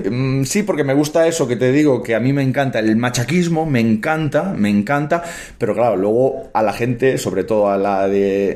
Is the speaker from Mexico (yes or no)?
no; Galicia, Spain; sabemos cómo somos los gallegos, ¿no?